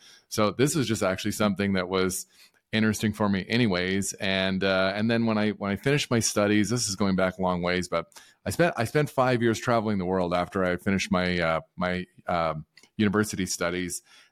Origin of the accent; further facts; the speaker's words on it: Canada; I'm a Canadian. Canada went really wild with money printing